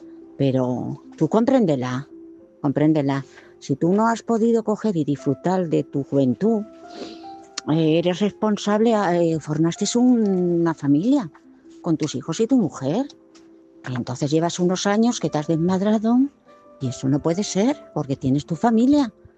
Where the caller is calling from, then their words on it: Madrid, Community of Madrid, Spain; de Madrid.